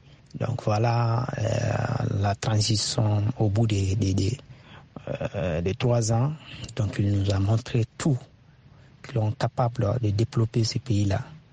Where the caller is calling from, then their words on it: Mali; Je suis malien, nationalité malienne, je suis au Mali.